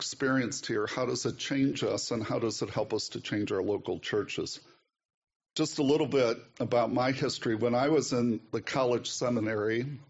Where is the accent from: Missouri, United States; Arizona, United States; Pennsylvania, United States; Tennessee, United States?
Missouri, United States; St. Louis; now in Kansas City, United States; I'm from the Archdiocese of St. Louis originally. I'm in Kansas City, Kansas now.